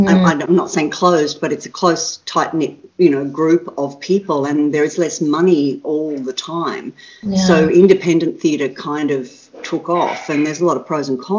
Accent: Caloundra, Queensland, Australia; I grew up in Caloundra on the Sunshine Coast, so I actually wasn't aware of much of that stuff for quite a long time.

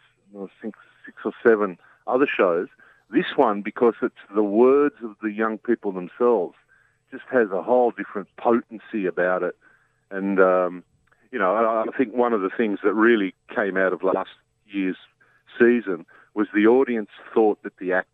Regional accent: Newcastle, New South Wales, Australia; I was born in Newcastle and went to high school

